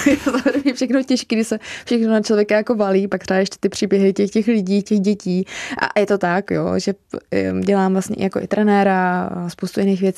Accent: Horní Počernice, Prague, Czechia; my jsme jako vlastně z Horních Počernic, Prahy 9

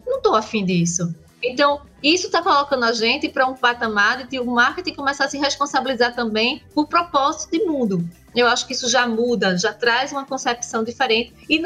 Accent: Brazil; E aí a gente, como brasileiro, detonou que poderia ser um relacionamento pelas redes sociais

